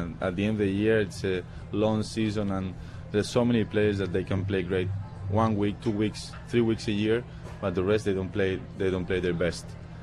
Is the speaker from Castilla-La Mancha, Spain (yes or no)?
yes; Toledo, Castilla-La Mancha, Spain; born there; English is a second language; I was born near Madrid, in Toledo, which is a nice city, like 40-50 kilometers away from Madrid.